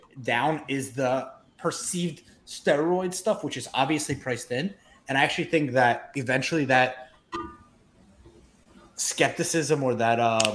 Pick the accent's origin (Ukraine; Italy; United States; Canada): Ukraine; We're from the Ukraine, so we were.